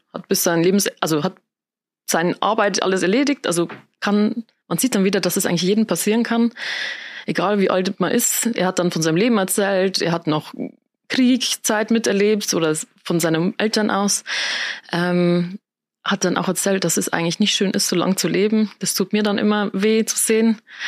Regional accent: Luhe, Bavaria, Germany; Ich bin noch 29, bin aus Luhe, Landkreis Neustadt an der Waldnab.

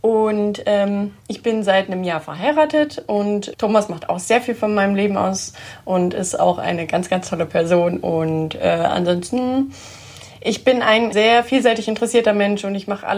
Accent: Germany; ich bin, sag ich mal, eher typisch deutsch aufgewachsen, also was bei uns so in Deutschland das Typische ist, in die Landeskirche reingetauft worden, ganz normal Konfirmation gemacht im Teenie-Alter

